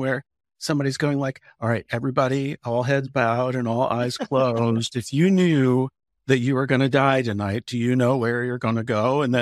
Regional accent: Indiana, United States; I remember, I grew up in the Nazarene church in Indiana.

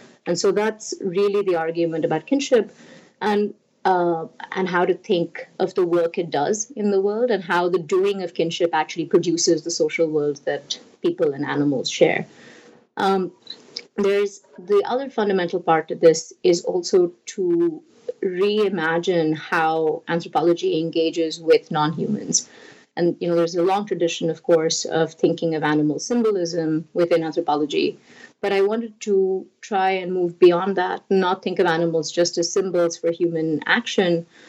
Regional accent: India; I grew up in India

